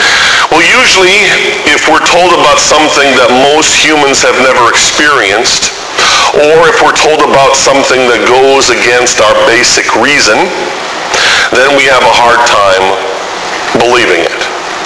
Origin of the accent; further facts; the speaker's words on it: Thief River Falls, Minnesota, United States; When I was a young boy, growing up in Thief River Falls, Minnesota